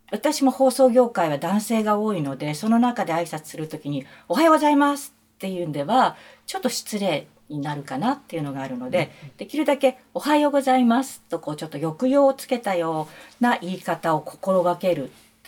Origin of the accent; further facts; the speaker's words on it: Tohoku, Japan; now in Tokyo, Japan; 私は東北の方で育ったので、その方言の時はもうちょっとこう音が豊かだったっていう感じがあるんですけども、やっぱり東京に来てからだと